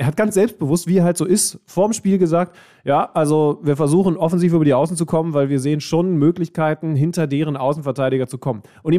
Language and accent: German; Lower Saxony, Germany; now in Hamburg, Germany; Bardorf, ich meine, ihr wisst es mittlerweile als treue KMD-Hörer, aber es ist grob in der Nähe von Wolfsburg. Eines der schönsten Dörfer dieser Welt.